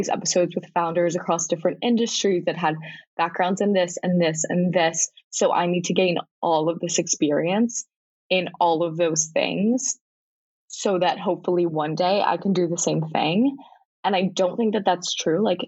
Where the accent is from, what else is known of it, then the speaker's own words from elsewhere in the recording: North Carolina, United States; My mom gets it shipped. I'm from North Carolina, so she gets it shipped to North Carolina for every Christmas